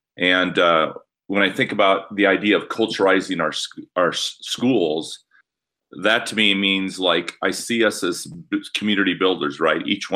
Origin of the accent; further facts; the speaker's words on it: Muscatine, Iowa, United States; Because I grew up in Muscatine and then went to the school, University of Iowa, and did my student teaching actually in Iowa City, Iowa.